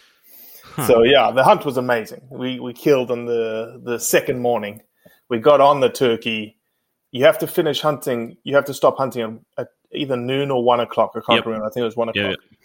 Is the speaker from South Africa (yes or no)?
yes; South Africa; I always wanted to be a game ranger. That's the thing that boys growing up in South Africa want to become, right?